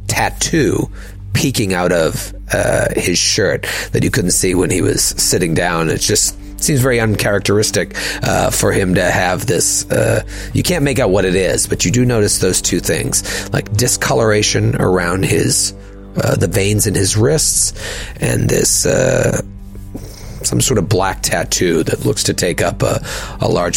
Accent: Kenya; I grew up in Kenya, though I consider myself British.

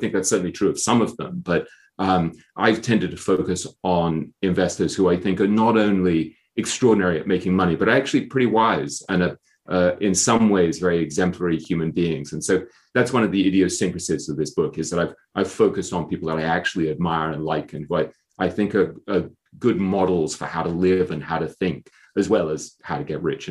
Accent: England, United Kingdom; also born or lived in Hong Kong / New York, United States; Well, I grew up in England.

